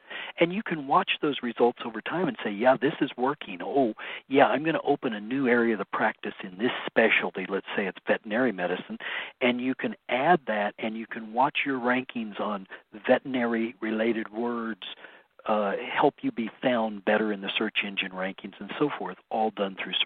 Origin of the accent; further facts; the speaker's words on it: Hutchinson, Kansas, United States; The average temperature here in my hometown of Hutchinson has been 103 all days in the month of July.